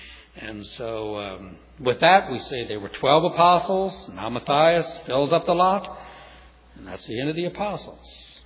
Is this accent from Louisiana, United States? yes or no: yes; New Orleans, Louisiana, United States; As they'd say back in my hometown, New Orleans, get out of here.